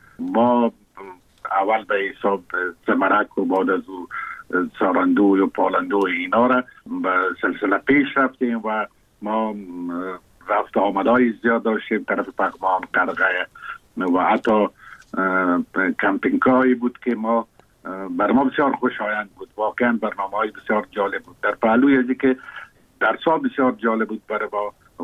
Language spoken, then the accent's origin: Persian; Kabul, Afghanistan; born or raised there